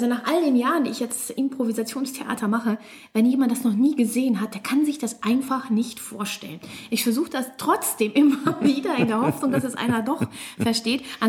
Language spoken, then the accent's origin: German; Poland; now in Mannheim, Germany; ich komme eigentlich aus Polen, lebe aber in Mannheim, studiert habe ich in Konstanz in England und auch in Bordeaux in Frankreich.